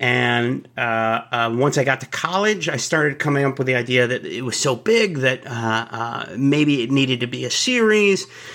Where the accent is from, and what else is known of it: Dallas, Texas, United States; born there